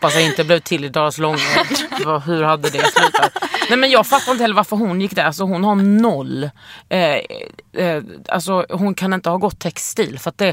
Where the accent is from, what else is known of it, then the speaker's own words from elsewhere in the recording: Lund, Skåne, Sweden; mina föräldrar var västgötar, är västgötar. Jag är uppvuxen i Lund.